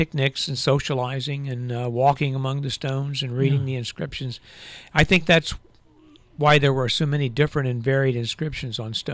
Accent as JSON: {"language": "English", "town": "Logan", "region": "Ohio", "country": "United States", "tie": "born or raised there", "said": "where I grew up in Logan, we had a cemetery called Oak Grove"}